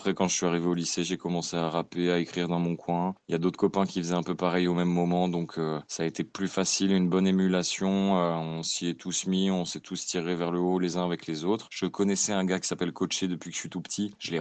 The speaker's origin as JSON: {"language": "French", "town": "Nancy", "region": "Grand Est", "country": "France", "said": "je suis un rappeur de Nancy."}